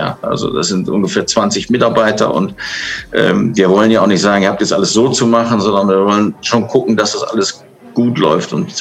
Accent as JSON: {"language": "German", "region": "Rhineland", "country": "Germany", "said": "Also ich bin Rheinländer"}